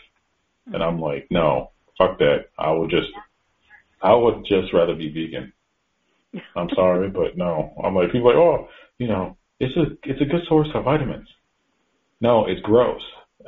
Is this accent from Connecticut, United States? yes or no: yes; Connecticut, United States; I grew up in Connecticut. I am the grandson of Southerners, cousin of Southerners, friends all down south.